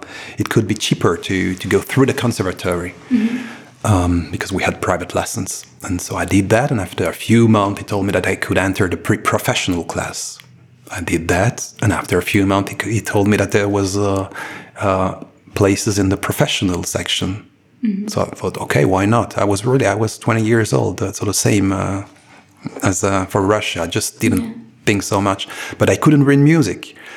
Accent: Fribourg, Switzerland; Yes, I was in Fribourg, in my hometown, and they had a rock band

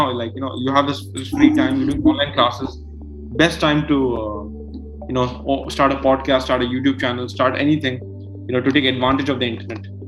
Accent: Nigeria; I'm not primarily from India. I study in the UK, but my hometown where I stay is Nigeria actually.

